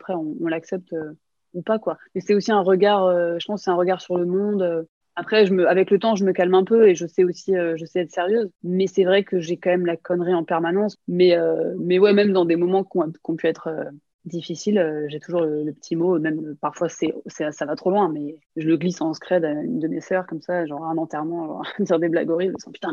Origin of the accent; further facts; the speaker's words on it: Champs-sur-Marne, Île-de-France, France; also born or lived in Paris / Noisy-le-Grand; moi, je suis née à Paris et on est vite allé en banlieue parisienne, à Champs-sur-Marne, puis à Noisy-le-Grand.